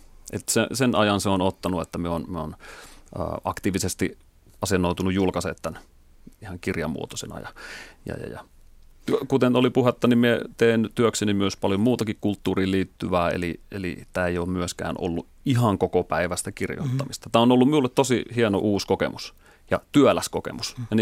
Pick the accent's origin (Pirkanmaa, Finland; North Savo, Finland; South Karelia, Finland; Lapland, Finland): South Karelia, Finland; Lemi; kasvoin Lemillä tuolla Etelä-Karjalassa ja, hyvin tämmöisessä vilkkaassa ympäristössä, missä oli, me on vuonna 80 syntynyt, meitä oli silloin tosi paljon samaikäisiä